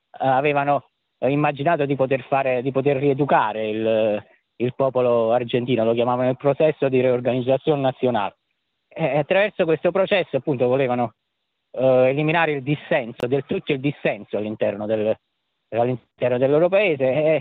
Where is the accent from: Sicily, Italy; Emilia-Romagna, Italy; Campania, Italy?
Campania, Italy; born there; io sono nato qualche anno dopo Argentina 78, sono nato a Pessimo, in provincia di Salerno.